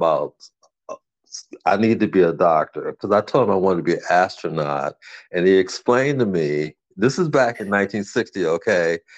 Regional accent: Cleveland, Ohio, United States; I was born in Cleveland, Ohio, and I attended the Cleveland public school system.

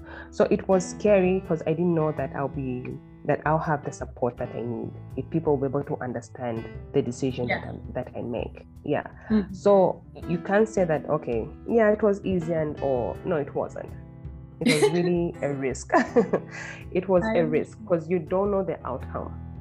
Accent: Lusaka, Lusaka Province, Zambia; I come from Zambia, Lusaka. All the way across the ocean.

